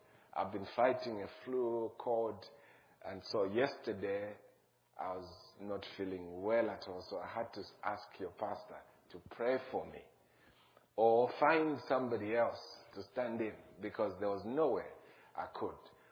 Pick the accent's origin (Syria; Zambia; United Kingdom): Zambia; We are from Zambia, Central Southern Africa.